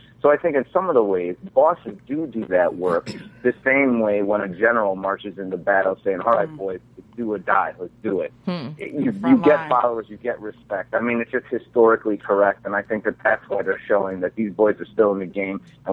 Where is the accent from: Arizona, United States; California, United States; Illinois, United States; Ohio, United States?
Illinois, United States; Chicago; I mean, I grew up in Chicago and I was a graffiti writer